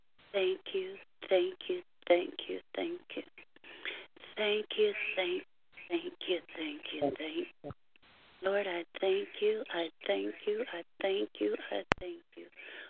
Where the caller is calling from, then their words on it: Kansas City, United States; I'm calling from Kansas City.